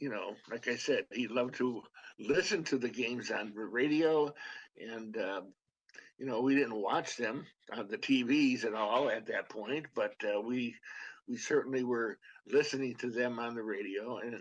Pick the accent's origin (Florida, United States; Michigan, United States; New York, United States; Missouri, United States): New York, United States; Lansing; We grew up in upstate New York. It's actually in the Finger Lakes region of New York, and just outside of Ithaca. And Ithaca, a little town called Lansing, and that's where I grew up.